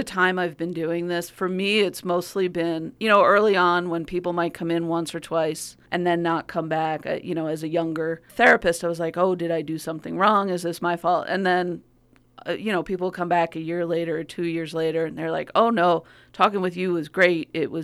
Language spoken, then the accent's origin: English; East Coast, United States; Well, again, I'm from the East Coast, as a lot of people know